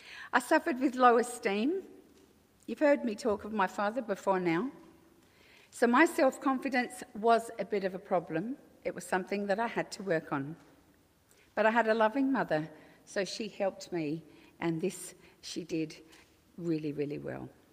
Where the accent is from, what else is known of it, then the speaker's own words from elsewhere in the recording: London, United Kingdom; accent: Cockney; I was born in London, a Cockney.